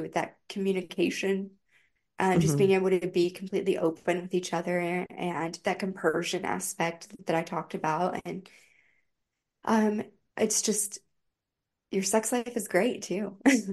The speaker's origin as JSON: {"language": "English", "region": "Bible Belt", "country": "United States", "tie": "born or raised there", "said": "And I grew up in the Bible Belt, so purity culture was a huge thing in my life."}